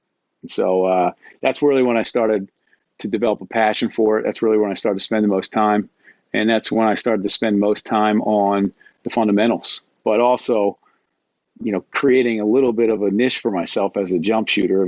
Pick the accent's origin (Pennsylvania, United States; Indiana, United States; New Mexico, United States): Pennsylvania, United States; Philadelphia; So my father is from Philadelphia. We grew up in Philadelphia.